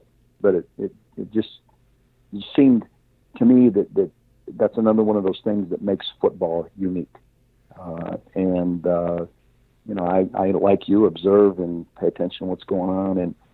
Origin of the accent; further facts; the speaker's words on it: Orrville, Ohio, United States; I grew up in Orville, Ohio, and you know, there was a measure of diversity there.